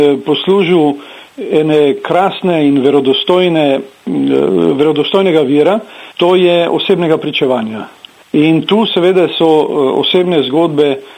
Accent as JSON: {"language": "Slovenian", "region": "Coastal–Karst", "country": "Slovenia", "said": "tudi jaz kot Primorec oziroma kot Kraševec pravzaprav nisem poznal te plati fašizma na slovenskem ozemlju"}